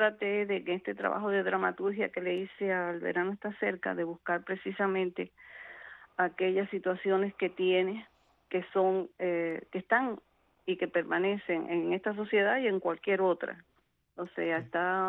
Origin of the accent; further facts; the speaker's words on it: Cuba; Todos somos de un lugar distinto, la única cubana del elenco soy yo.